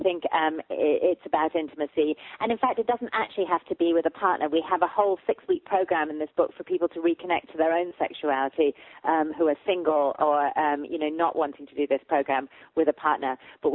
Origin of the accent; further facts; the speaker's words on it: England, United Kingdom; Oh, well, I am English